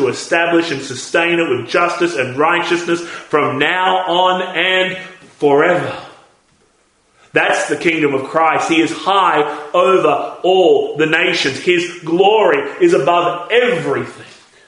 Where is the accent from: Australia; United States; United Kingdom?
Australia; As an Australian, I'm a son of the empire.